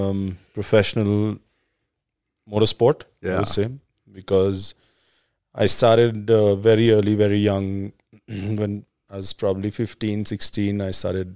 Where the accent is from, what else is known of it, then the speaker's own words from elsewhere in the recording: New Delhi, Delhi, India; I grew up in New Delhi, in the middle of the town in New Rajendranagar.